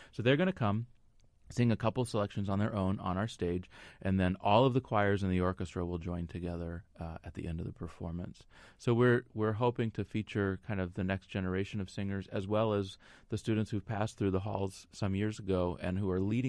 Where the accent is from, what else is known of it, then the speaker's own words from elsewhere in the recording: Columbus, Indiana, United States; actually he's from my hometown, Columbus, Indiana